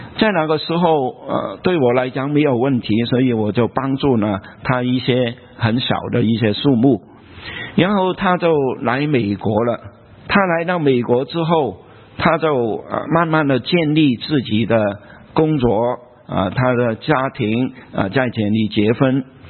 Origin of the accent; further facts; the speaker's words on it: Hong Kong; 我在香港长大了我在香港的时候受教育工作是蛮顺利的